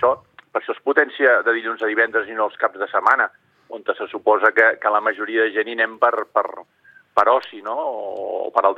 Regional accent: El Vendrell, Catalonia, Spain; jo soc del Vendrell.

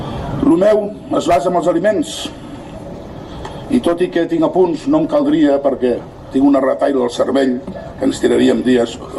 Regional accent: Sitges, Catalonia, Spain; sou tan sitgetans com jo.

